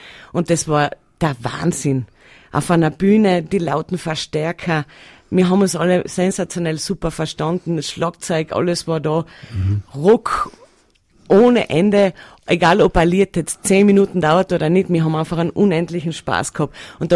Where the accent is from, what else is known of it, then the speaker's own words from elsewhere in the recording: Friesach, Carinthia, Austria; born there; ich bin 1981 in Friesach in Kärnten geboren, war dann fast mein erstes Lebensjahr am Bauernhof in Kärnten unten im Gurktal. Und dann sind wir erst nach Nussdorf aufgezogen